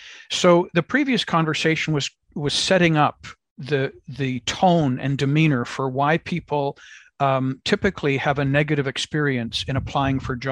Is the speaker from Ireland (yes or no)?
no; Canada; as a Canadian living in Canada